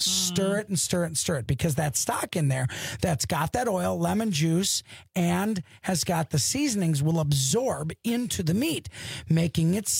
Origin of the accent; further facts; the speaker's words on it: Wisconsin, United States; I'm from Wisconsin, so